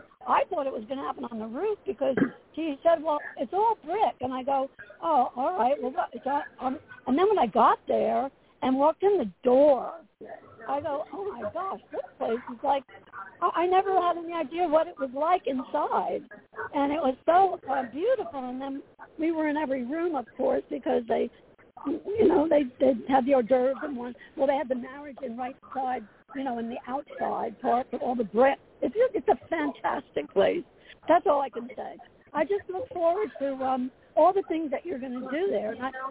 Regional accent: Asbury Park, New Jersey, United States; I wanted to give back to the community that I grew up in Asbury Park.

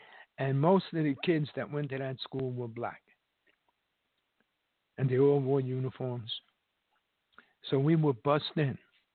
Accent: New York City, New York, United States; I grew up in Harlem. I grew up when the neighborhood was not classified as a ghetto or underprivileged. It was a poor neighborhood.

